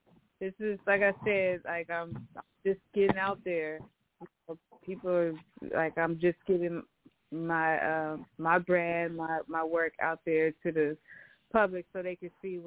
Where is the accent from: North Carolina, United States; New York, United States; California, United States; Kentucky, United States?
California, United States; Inglewood; No, I'm born and raised. I was born and raised in California. It's from Inglewood.